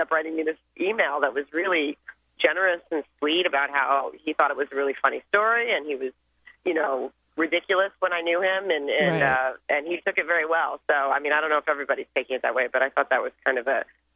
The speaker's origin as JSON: {"language": "English", "region": "Arkansas", "country": "United States", "tie": "born or raised there", "said": "it's growing up in the South. I grew up in a really small town in Arkansas."}